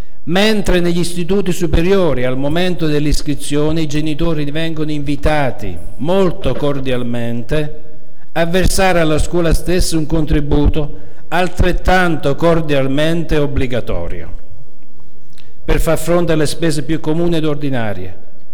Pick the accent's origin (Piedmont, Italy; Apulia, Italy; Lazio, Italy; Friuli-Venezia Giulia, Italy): Friuli-Venezia Giulia, Italy; Pordenone; anch'io vengo da Pordenone come Mario che è appena andato via. Piccola provincia situata a nord-est nel Friuli Venezia Giulia